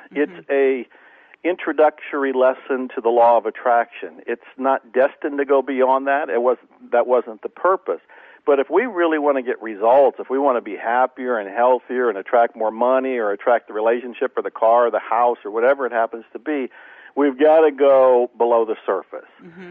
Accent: Ohio, United States; also born or lived in Dallas; I lived in the public library in Dallas, I mean, literally, because I was born and raised in Ohio. I wasn't used to the scorching heat that Texas can have.

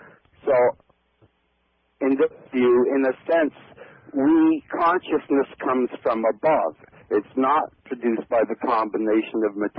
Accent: Canada; we're two Canadian lads

